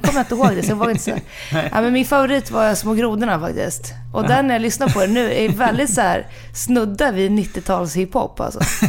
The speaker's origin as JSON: {"language": "Swedish", "town": "Stockholm", "region": "Stockholm County", "country": "Sweden", "tie": "born or raised there", "also_born_or_lived": "Jokkmokk"}